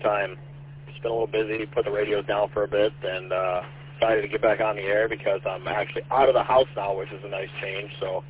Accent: Romeo, Michigan, United States; Yeah, I grew up in Romeo. It's a nice little area

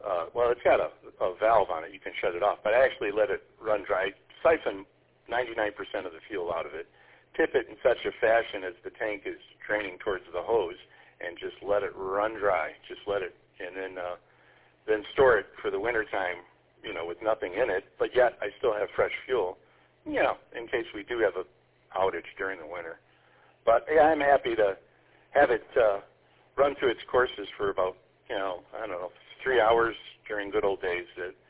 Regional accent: Armada, Michigan, United States; I came from Armada, where I feel like we lost power every week, to I live in the middle of nowhere now

